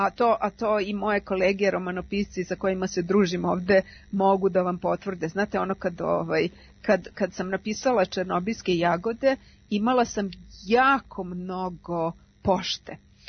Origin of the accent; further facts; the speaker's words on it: Belgrade, Serbia; moved away as an adult; now in England; Ja sam otišla iz Beograda kao vrlo mlada, 23 godine sam imala u trenutku kada sam zaselila u Englesku